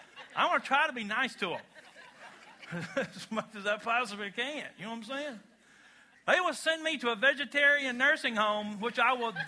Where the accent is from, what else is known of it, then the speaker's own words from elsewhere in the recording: Kentucky, United States; We're from Kentucky, where he didn't believe in kindergarten and preschool.